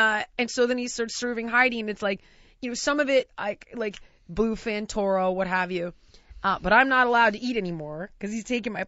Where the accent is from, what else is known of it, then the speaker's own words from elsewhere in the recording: United States; because that's how I know it as an American.